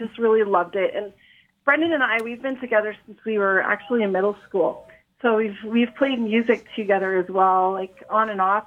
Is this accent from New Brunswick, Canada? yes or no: yes; Moncton, New Brunswick, Canada; I was raised in New Brunswick, born and raised.